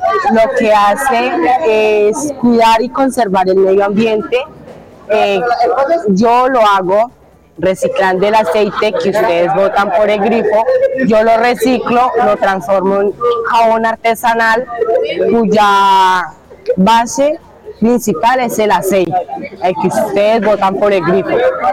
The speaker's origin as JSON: {"language": "Spanish", "region": "Guaviare", "country": "Colombia", "said": "vengo de la vereda del Cristal, Corregimiento El Capricho, tengo 14 años"}